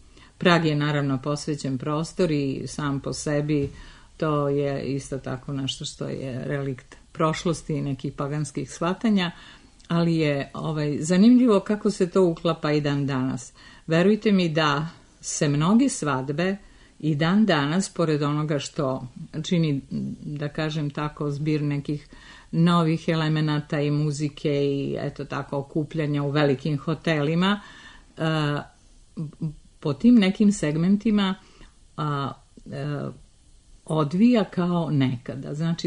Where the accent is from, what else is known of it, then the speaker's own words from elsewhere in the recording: Žukovica, Budva Municipality, Montenegro; ja sam u stvari iz Žukovice ili sela Medigovići